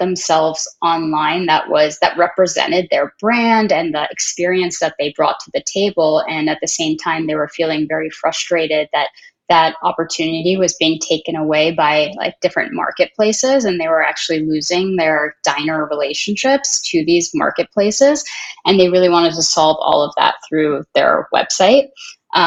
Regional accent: United States; born there; And so I was born in the States.

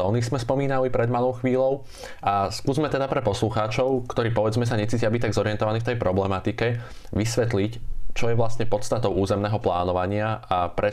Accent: Trenčín, Trenčín Region, Slovakia; nakoľko som z Trenčína, kde centrom mesta preteká rieka Váh

